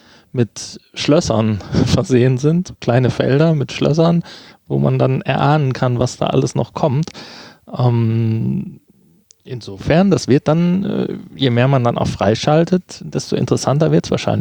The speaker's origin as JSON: {"language": "German", "region": "North Rhine-Westphalia", "country": "Germany", "said": "Bei uns im Ruhrgebiet sagt man das auch."}